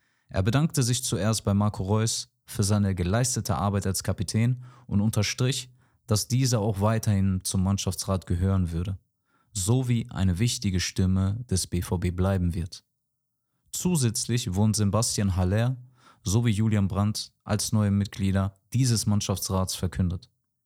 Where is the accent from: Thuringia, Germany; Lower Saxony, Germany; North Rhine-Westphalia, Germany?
North Rhine-Westphalia, Germany; Dortmund; Und ich als gebürtiger Dortmunder habe es auch gemocht